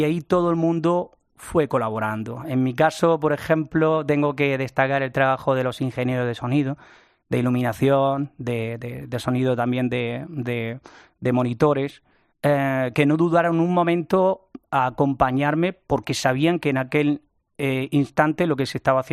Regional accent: Almería, Andalusia, Spain; Es una bendición para mí ser almeriense, ser andaluz, ser español.

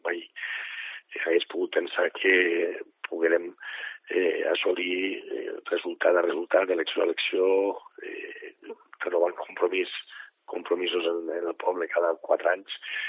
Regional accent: Peníscola, Valencian Community, Spain; Mai hagués pogut pensar que hagués sigut l'alcalde del meu poble

